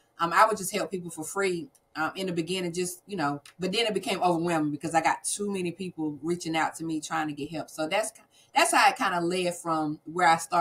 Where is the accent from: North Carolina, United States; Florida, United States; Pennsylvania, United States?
North Carolina, United States; accent: southern; But yes, I am from North Carolina, as you can hear from this little southern twang I got.